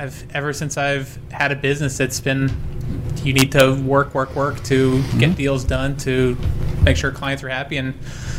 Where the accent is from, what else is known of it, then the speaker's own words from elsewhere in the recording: Rockville, Maryland, United States; Rockville, Maryland.